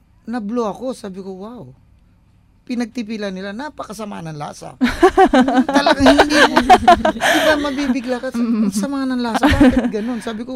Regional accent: Bicol Region, Philippines; Usually kasi sa amin, I came from Bicol pala ako.

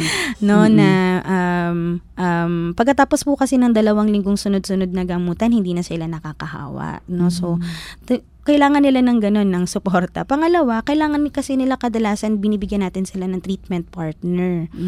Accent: Manila, Metro Manila, Philippines; moved away as an adult; ako laking Maynila, pinadala ako sa probinsya. Hindi, nung panahon na yun, although mabilis akong natuto magwaray pero nung panahon na yun, hindi ako marunong magwaray.

